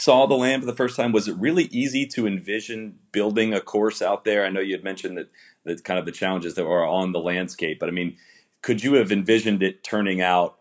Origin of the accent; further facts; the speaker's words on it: United States; I grew up in the States. I just was used to always playing courses with cart paths near them